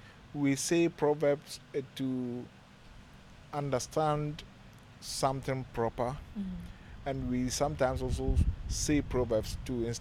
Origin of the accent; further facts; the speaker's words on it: Kumasi, Ashanti, Ghana; where my mom is from, that's where I'm from. So even though I was born in Kumasi and I lived in Kumasi all my life, I'm originally a native of Salt Pond.